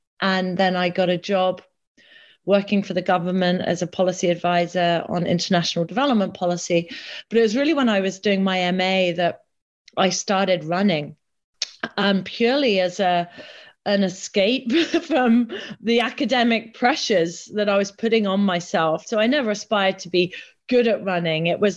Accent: East of England, United Kingdom; growing up as a child in Norfolk. So, yes, I grew up in Norfolk.

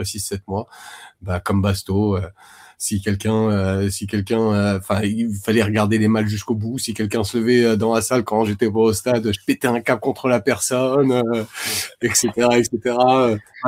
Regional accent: Paris, Île-de-France, France; J'étais à Paris. Je viens de Paris.

